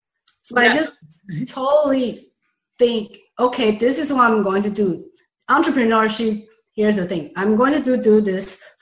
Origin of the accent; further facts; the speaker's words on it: Taiwan; English is a second language; now in Los Angeles, United States; I'm originally from Taiwan, by the way.